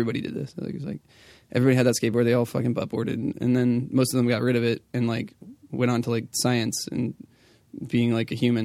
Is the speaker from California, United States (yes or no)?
yes; California, United States; also born or lived in Tucson; I feel like I've always identified as a Californian. I was born in Arizona.